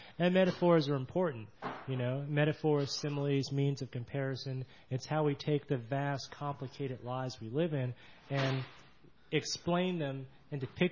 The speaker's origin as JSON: {"language": "English", "town": "Jacksonville", "region": "Florida", "country": "United States", "tie": "born or raised there", "said": "For me, I grew up here in Jacksonville, Florida, you know, and when I was growing up in the 80s in Jacksonville, there was a lot of wrestling on the air."}